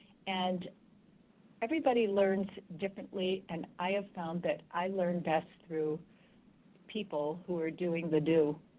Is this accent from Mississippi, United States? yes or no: no; Chicago, Illinois, United States; I grew up in Chicago, where we're all born with the sense that we're the luckiest people in the world to be born in such a great city.